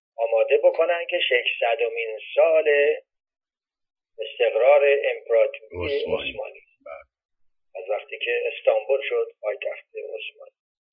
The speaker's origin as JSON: {"language": "Persian", "country": "Iran", "said": "من به عنوان یه ایرانی"}